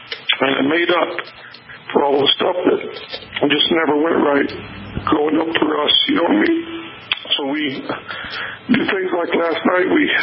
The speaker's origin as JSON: {"language": "English", "region": "South Dakota", "country": "United States", "tie": "born or raised there", "said": "I'm one of 11 children. I grew up in South Dakota, and Christmas always sucked because we never had the money, you know."}